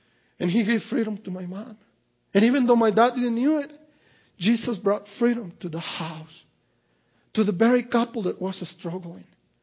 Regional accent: Mexico; 12 years old and I'm dependable on my dad and my mom, and it's, you know, it's hard. I'm growing up in Mexico.

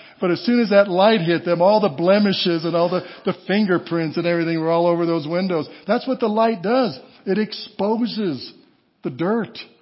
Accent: Walsenburg, Colorado, United States; I went back to Walsenburg, Colorado. Anybody know where Walsenburg is? Yeah, a few of you, that's my hometown, southern Colorado.

